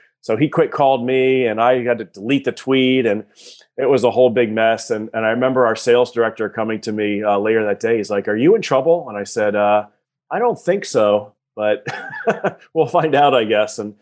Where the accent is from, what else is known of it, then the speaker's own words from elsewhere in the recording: Philadelphia, Pennsylvania, United States; Philly suburbs. And I worked in the Flyers PR department actually for 8 seasons before I moved out here.